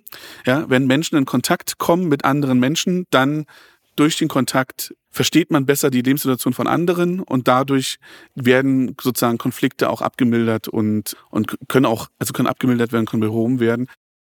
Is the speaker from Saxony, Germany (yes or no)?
no; Berlin, Germany; wir sind beide in Berlin aufgewachsen und wir haben ja auch schon mal drüber gesprochen, beide auch nicht so weit auseinander in Berlin-Friedrichshain